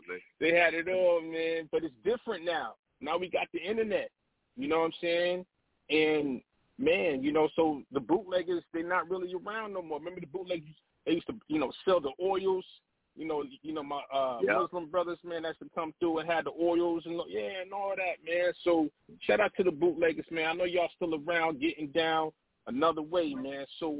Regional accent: New York, United States; because I know back in the day, I'm from New York.

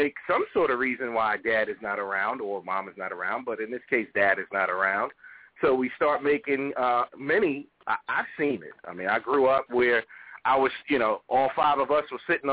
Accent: New York, United States; the Section 8 I grew up on, it was in New York.

